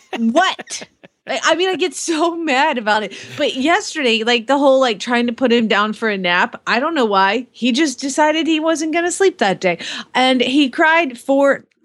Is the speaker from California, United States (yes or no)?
no; Phoenix, Arizona, United States; from Phoenix, Arizona